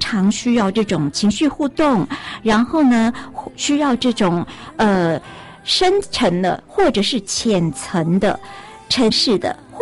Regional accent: Taiwan; 就是我们台湾人很习惯的

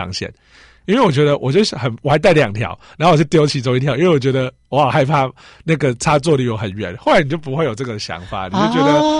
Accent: Nantou County, Taiwan; 因为我是南投人，其实我很少看海

